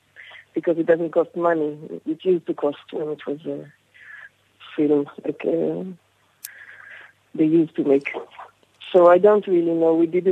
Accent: Tel Aviv, Tel Aviv District, Israel; I'm a director from Tel Aviv, from Israel.

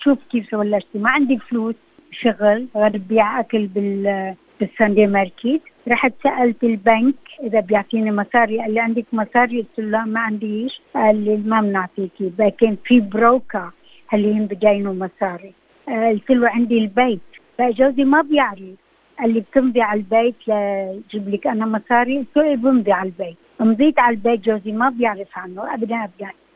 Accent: Rashaya al-Fukhar, Nabatieh Governorate, Lebanon; now in Wagga Wagga, Australia; أنا أصلي من لبنان، من رشايا الفخار، جيت على أستراليا سنة 1968. أنا جيت بالباخرة على أستراليا

